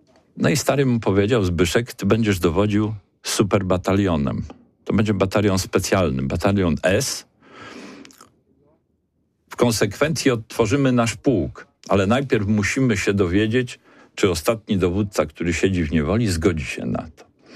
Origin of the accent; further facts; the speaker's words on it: Poznań, Greater Poland Voivodeship, Poland; To jest takie, my jako poznaniacy nie umiemy się chwalić.